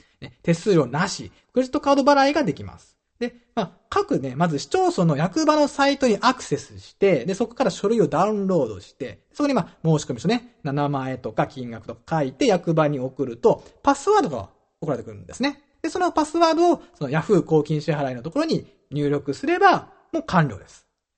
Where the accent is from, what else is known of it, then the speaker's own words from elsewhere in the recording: Hyogo, Japan; 僕、兵庫県の出身なんですけども